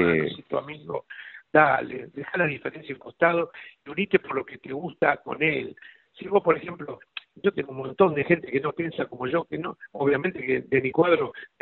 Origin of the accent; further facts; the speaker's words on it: San Martín, Buenos Aires Province, Argentina; un tipo de barrio, yo soy de San Martín